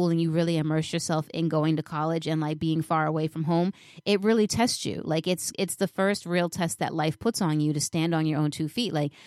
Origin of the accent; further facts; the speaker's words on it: Massachusetts, United States; moved away as an adult; I'm from Massachusetts and I moved down to Philly for college. So I was way out of state for school.